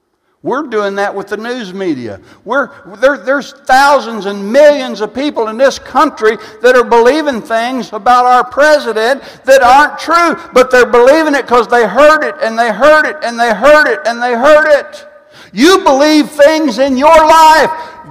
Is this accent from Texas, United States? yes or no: yes; Galveston, Texas, United States; born there; now in Joplin, United States; Of course, I was born in Galveston, and that's just in my blood, man. I don't know how I ended up in Joplin, Missouri